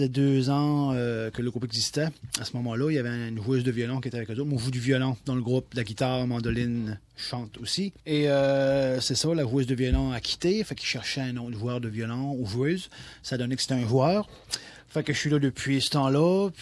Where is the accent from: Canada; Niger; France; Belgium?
Canada; Quebec; Oui, j'habite l'île du Prince-Édouard aussi. Mais moi, je viens des îles de la Madeleine, mm-hmm. qui est une île qui appartient au Québec, qui est dans le milieu du golfe. Francophone, oui. Francophone, 95% francophone. Fait que on est tous des Acadiens là-bas aussi.